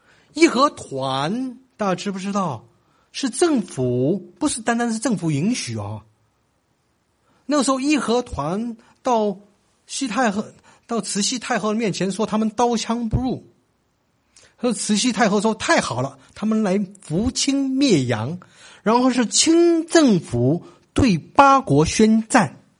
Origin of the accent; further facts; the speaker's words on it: Taiwan; born there; 我虽然是在台湾出生的，可是我父母亲都是在中国大陆出生，所以在台湾呢就被称呼叫做外省人啦，或叫大陆人啦，或到外省人啦。